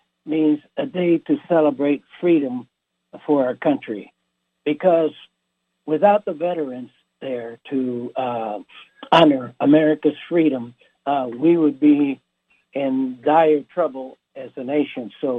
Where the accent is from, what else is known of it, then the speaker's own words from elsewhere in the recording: United States; I feel so honored to be an American citizen